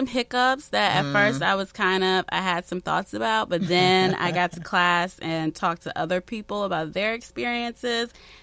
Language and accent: English; Maryland, United States; Like, I grew up in Prince George's County, along with Joy.